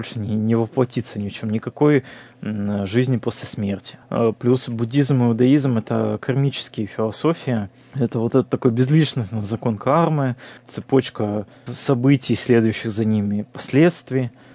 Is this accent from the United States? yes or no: no; Russia; я вырос в России, где все равно вокруг нас христианство.